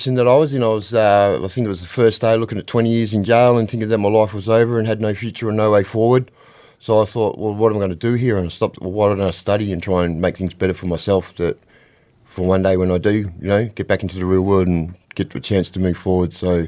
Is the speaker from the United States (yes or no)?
no; Western Australia, Australia; now in Adelaide, Australia; WA. So I've only been over here for about the last 12 months.